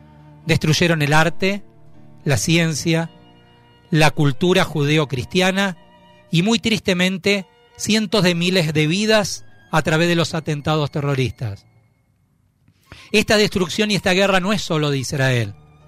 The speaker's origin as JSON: {"language": "Spanish", "town": "Paraná", "region": "Entre Ríos", "country": "Argentina", "tie": "born there", "said": "Sí, soy argentino, nací acá en Paraná mismo."}